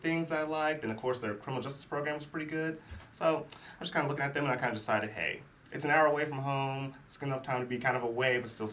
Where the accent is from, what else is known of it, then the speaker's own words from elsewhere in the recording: Stone Mountain, Georgia, United States; Well, I'm originally from Stone Mountain, Georgia, but Atlanta's kind of my backyard, so I'll usually just say I'm from there. So, it's really fun growing up where I was.